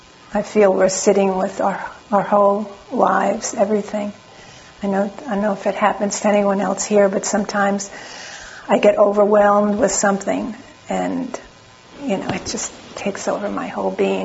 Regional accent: New York, United States; I didn't say anything very much about my background, except that I'm from New York. My grandparents are all from Eastern Europe, and they came over to Ellis Island

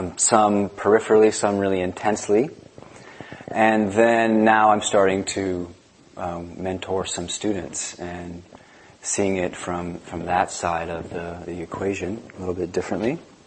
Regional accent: California, United States; born there; I was born in Southern California, so it's good to be back.

